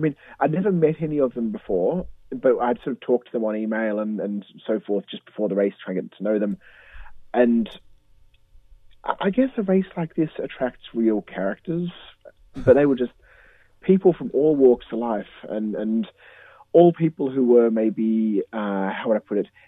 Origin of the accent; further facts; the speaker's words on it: Sydney, New South Wales, Australia; now in Hong Kong; Because growing up in Sydney and living in Hong Kong, it doesn't snow here.